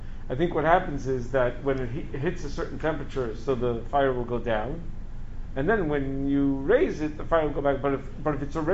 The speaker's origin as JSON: {"language": "English", "town": "Long Island", "region": "New York", "country": "United States", "said": "LIPA, I'm from Long Island, LIPA is going to power it through."}